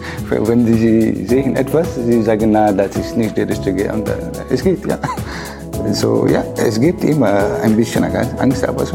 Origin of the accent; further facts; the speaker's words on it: Egypt; first language Arabic; German is a second language; moved away as an adult; now in Hamburg, Germany; ich bin 35 Jahre alt, ich komme aus Ägypten. Ich bin in Deutschland ein bisschen mehr als ein Jahr. Ich wohne in Harburg